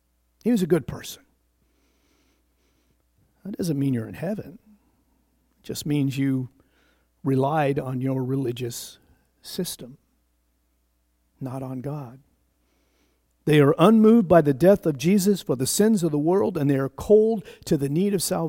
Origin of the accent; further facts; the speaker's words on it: Pendleton, Oregon, United States; I thought about growing up in Pendleton, Oregon, in my early days, having to go to church.